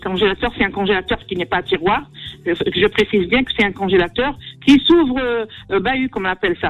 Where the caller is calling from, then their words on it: Île-de-France, France